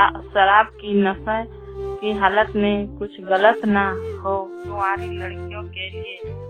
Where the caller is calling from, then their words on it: Ranchi, Jharkhand, India; मैं चकला पंचायत और मांझी प्रखंड रांची जिला से बोल रही हूँ।